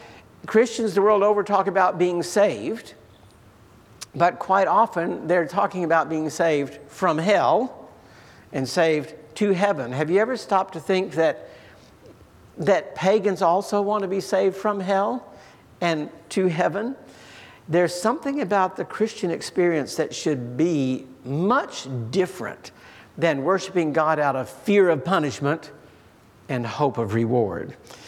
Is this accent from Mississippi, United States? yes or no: yes; Mississippi, United States; You know, I was raised in the Bible Belt. Next to our house was a little country store in Mississippi, and next to that was a little country church.